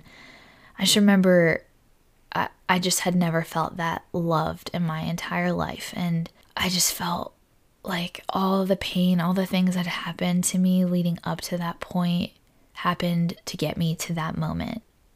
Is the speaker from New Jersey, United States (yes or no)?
no; Indiana, Pennsylvania, United States; I'm from Indiana, PA.